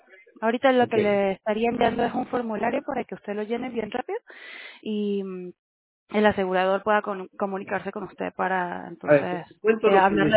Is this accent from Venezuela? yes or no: yes; Venezuela; Yo soy de Venezuela.